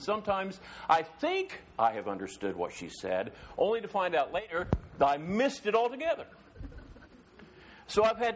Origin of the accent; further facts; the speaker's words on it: Iowa, United States; Now, when I was growing up in Iowa, we went to a small little Methodist church. It had to be small. The town was, we lived out in the country, but the town was 172 population.